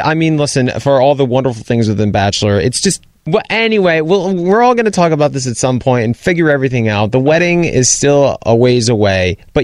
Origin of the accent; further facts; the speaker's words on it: Rhode Island, United States; obviously I'm born and raised in Rhode Island, and Ashley's parents are in Virginia.